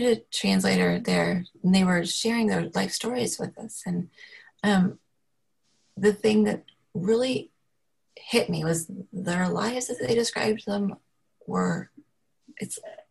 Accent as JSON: {"language": "English", "town": "Los Angeles", "region": "California", "country": "United States", "said": "living in Los Angeles. And when I'm not in Los Angeles and people hear that I'm from Los Angeles, and especially internationally, it's really bad"}